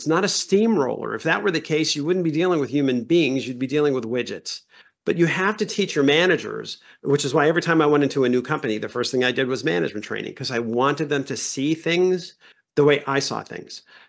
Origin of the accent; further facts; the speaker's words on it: Brooklyn, New York, United States; I grew up in New York in the 1970s in Brooklyn. I mean, I don't come from a rose-colored glasses background